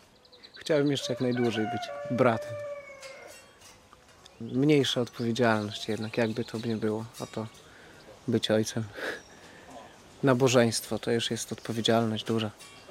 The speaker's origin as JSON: {"language": "Polish", "region": "Podlaskie Voivodeship", "country": "Poland", "said": "Młodo. 22 lata. Sam pochodzę z Białostoczyzny."}